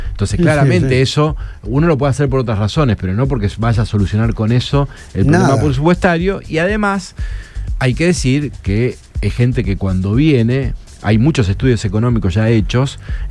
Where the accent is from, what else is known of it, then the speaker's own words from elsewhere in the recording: San Jorge, Santa Fe, Argentina; now in Rosario, Argentina; Bueno, yo vine de San Jorge, no tenía pensado quedarme a priori en Rosario. Y después hice toda mi vida acá.